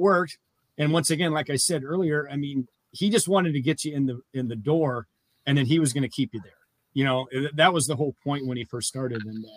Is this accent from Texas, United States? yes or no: no; Cedar Falls, Iowa, United States; Yeah, I grew up in Cedar Falls, Iowa